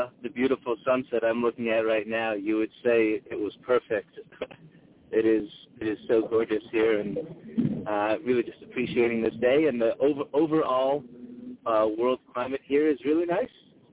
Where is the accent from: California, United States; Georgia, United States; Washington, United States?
California, United States; Los Angeles; But I'm born and raised in Los Angeles in North Hollywood. And being from L.A. And being from a creative family